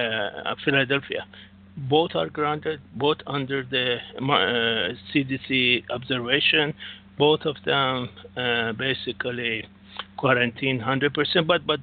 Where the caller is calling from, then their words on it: Singapore; from Singapore.